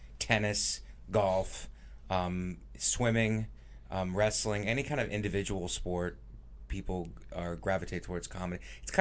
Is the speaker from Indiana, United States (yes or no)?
no; Youngstown, Ohio, United States; also born or lived in Boca Raton, Florida / Philadelphia; I'm from Youngstown, Ohio, originally.